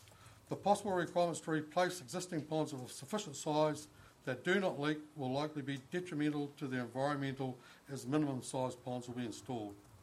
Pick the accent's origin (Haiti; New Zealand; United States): New Zealand; Otago; I'm proud to say that I come from Otago, where responsibility for the environment has been taken up by proactive landowners.